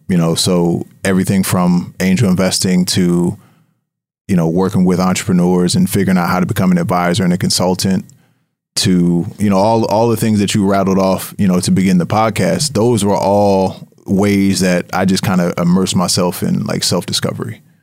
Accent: Harrisburg, Pennsylvania, United States; there was a team that was launching in my hometown in Harrisburg, PA, and they were looking for investors.

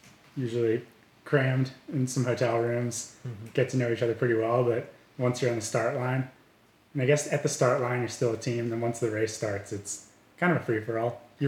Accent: Mill Valley, California, United States; now in Colorado, United States; from Mill Valley, just outside of San Francisco.

